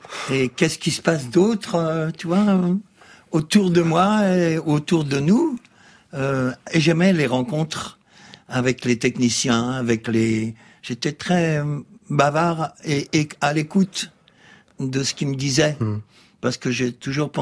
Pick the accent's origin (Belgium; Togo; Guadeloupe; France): Belgium; L'amour, c'est belge. Moi, je suis belge.